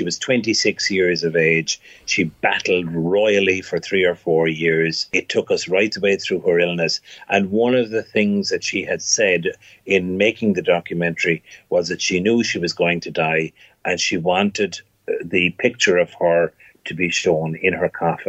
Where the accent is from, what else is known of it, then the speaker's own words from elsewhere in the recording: Ireland; Irish people have gone all over the world. There's 80 million people now claim Irish heritage across the world. You know, we have made a big impact for a small country.